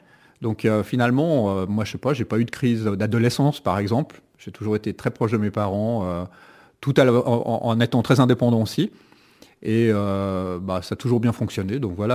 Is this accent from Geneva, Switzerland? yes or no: yes; Geneva, Switzerland; born there; Je suis né à Genève.